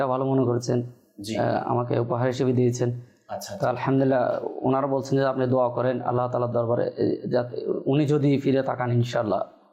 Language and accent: Bangla; Chittagong, Chittagong Division, Bangladesh; আমার বাড়ি হচ্ছে মাইজপাড়া পাতাঙ্গা চট্টগ্রামের 41 নম্বর ওয়ার্ড।